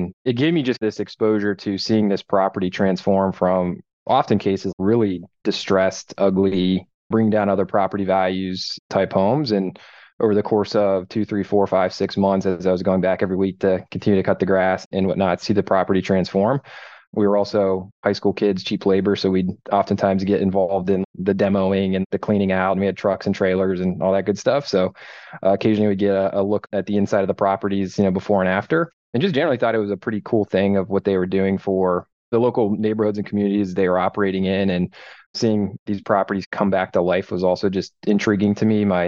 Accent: Louisville, Ohio, United States; So I was born and raised in Louisville, Ohio, spelled like Louisville, Kentucky, which is a small town just, what is it, east of Canton. So I usually say I'm from Canton, Ohio.

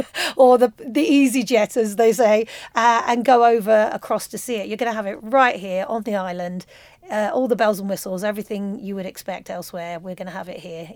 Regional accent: London, United Kingdom; as a Londoner, I find the accent sort of like Liverpudlian

